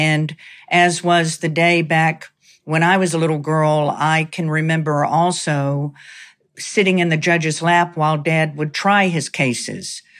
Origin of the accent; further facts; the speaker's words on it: Gadsden, Alabama, United States; Well, I grew up in North Alabama, in Gadsden, Alabama, and my dad thought being a lawyer was the greatest honor and privilege anyone could ever have.